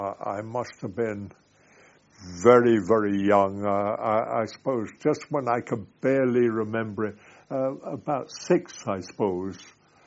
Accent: Winnipeg, Manitoba, Canada; I was born in Winnipeg, Manitoba, 1907, September 17th. And I lived there for the all my early days there. My mother divorced when I was very young, and I was brought up by an aunt in Winnipeg

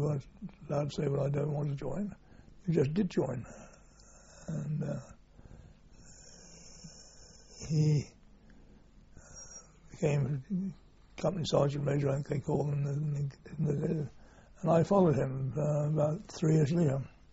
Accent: St Albans, East of England, United Kingdom; born there; I was born accidentally in St. Albans

